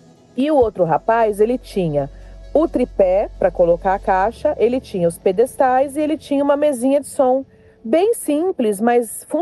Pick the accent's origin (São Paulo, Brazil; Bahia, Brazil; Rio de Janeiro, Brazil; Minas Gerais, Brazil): São Paulo, Brazil; eu sou de Itaquera, Zona Leste de São Paulo.